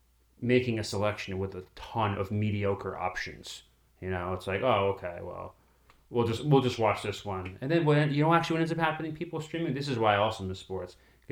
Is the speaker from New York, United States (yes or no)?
no; Boston, Massachusetts, United States; And then, of course, I grew up in Boston.